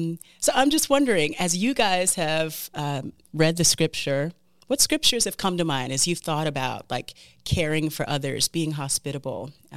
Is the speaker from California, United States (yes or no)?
yes; California, United States; also born or lived in Michigan; now in Philadelphia, United States; here from the United States. I was born in Michigan, raised in California, and now live in Philadelphia, Pennsylvania.